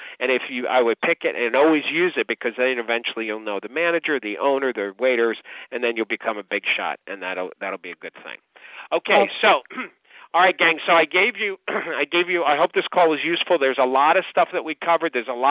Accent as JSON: {"language": "English", "region": "New York", "country": "United States", "said": "even though I'm a New Yorker, I don't know how far that is."}